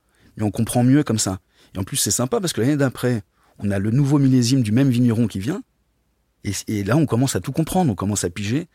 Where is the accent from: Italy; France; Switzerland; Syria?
France; Paris, Île-de-France; moi je suis à Gare de l'Est, et j'ai grandi à Gare du Nord